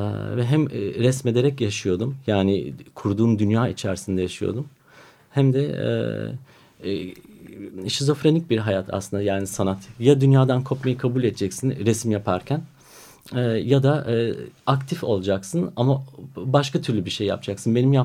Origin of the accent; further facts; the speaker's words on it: Germany; Almanya'da doğdum, büyüdüm. Üniversiteyi burada okudum.